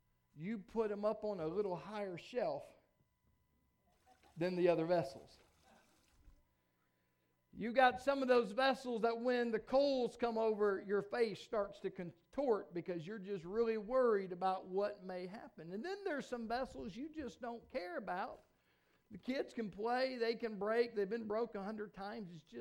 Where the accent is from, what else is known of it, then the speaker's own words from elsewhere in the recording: Arkansas, United States; If I can be honest with you, I'm from Arkansas.